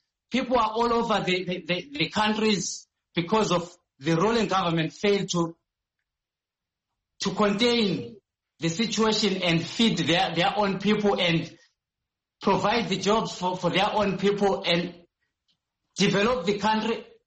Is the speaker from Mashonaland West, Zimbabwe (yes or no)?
no; Matabeleland, Zimbabwe; I come from Matabeleland side, where I've seen a lot of struggle and a lot of marginalization down there.